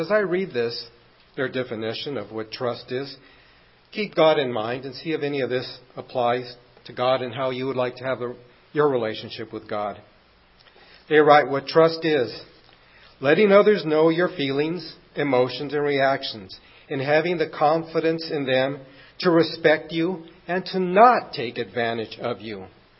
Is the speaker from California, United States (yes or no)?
yes; Los Angeles, California, United States; You know, I grew up in Los Angeles, and it was in the bad part of Los Angeles.